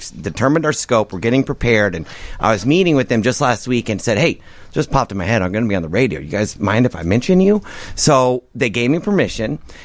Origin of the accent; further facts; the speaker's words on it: Kansas, United States; Yeah, I grew up in Tornado Alley. I grew up in Kansas. I left Kansas for the adventure of going to hurricanes